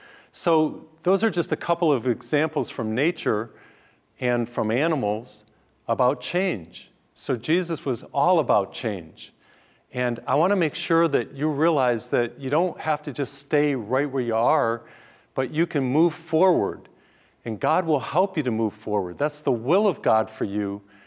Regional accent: New England, United States; I grew up in New England, and of course the seasons change.

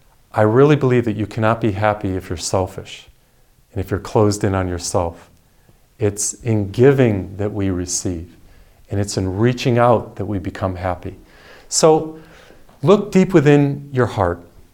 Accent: Massachusetts, United States; I grew up in Massachusetts. They were kind of like our royalty.

